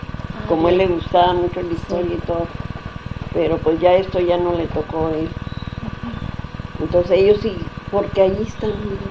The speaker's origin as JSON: {"language": "Spanish", "country": "Mexico", "tie": "born or raised there", "said": "pues es que somos mexicanas, nativas de México."}